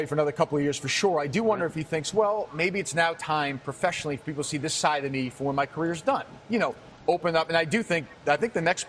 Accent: Boston, Massachusetts, United States; I grew up in Boston.

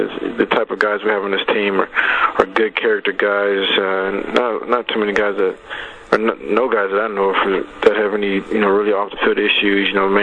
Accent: San Diego, California, United States; So Ricky Williams grew up in San Diego in my hometown, my area

